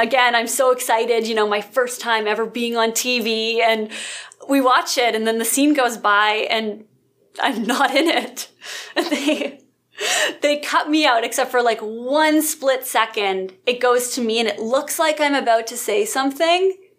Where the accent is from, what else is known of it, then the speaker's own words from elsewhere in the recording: Alberta, Canada; And when I was growing up in Alberta, I really just tried to do as many short films and student films and anything I could get my hands on